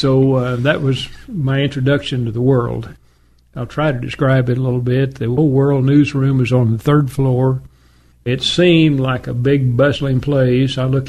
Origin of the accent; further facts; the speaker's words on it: Sand Springs, Oklahoma, United States; also born or lived in Keystone; We lived at Keystone until 1937, when I was about two. They moved to Sand Springs, Oklahoma, in about 1937. And I grew up in Sand Springs High School.